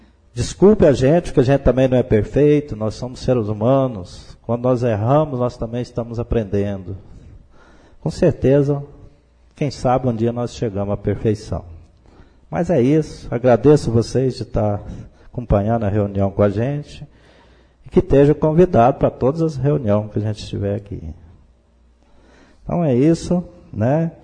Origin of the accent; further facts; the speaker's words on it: Brazil; Nós somos brasileiros e queremos isso também.